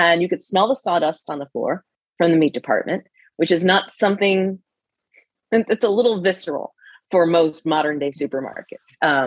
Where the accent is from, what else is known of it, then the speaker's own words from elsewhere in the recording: Florida, United States; I grew up in Central Florida, Central Coastal Florida, we shopped at Publix.